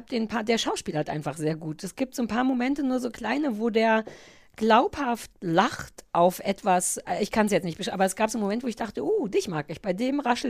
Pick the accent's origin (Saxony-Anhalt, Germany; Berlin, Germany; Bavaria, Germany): Berlin, Germany; Und Küche, heißt das bei uns in Berlin.